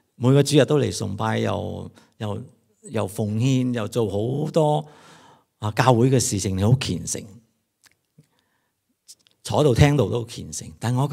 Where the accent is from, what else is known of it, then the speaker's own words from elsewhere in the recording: China; 所以这种就是我们中国人所想的智慧